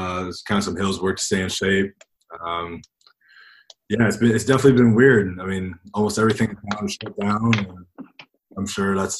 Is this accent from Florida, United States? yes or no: no; New Hampton, Iowa, United States; Well, I was born and raised in New Hampton, Iowa. really small, like farming town.